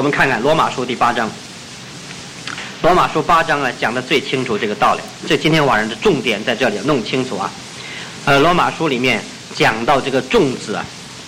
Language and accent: Chinese; China; 也是就像我们中国人所讲的